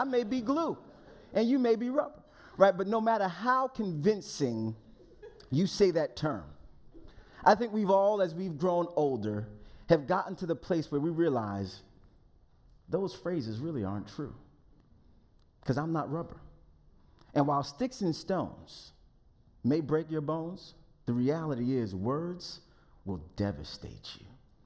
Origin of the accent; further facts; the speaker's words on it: Englewood, New Jersey, United States; And then I'm from the Northeast, so the armpit of the United States, just right outside of New York City, a town called Englewood.